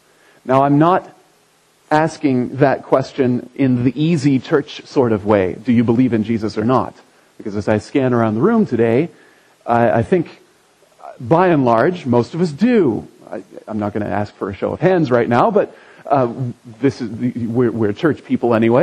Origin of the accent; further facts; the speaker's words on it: Anderson, Indiana, United States; It kind of reminds me of when I grew up in Anderson, Indiana.